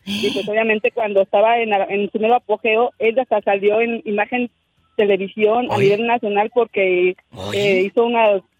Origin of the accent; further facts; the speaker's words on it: Tehuacán, Puebla, Mexico; Bueno, yo soy de Tehuacán, pero él era de otro municipio que se llama Tlacotepec.